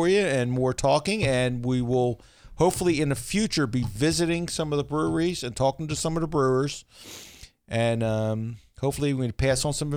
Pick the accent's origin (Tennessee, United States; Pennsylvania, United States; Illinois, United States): Pennsylvania, United States; Philadelphia; accent: Philly; I didn't bash North Jersey. I just said that I tried to go to North Jersey. My accent was too Philly.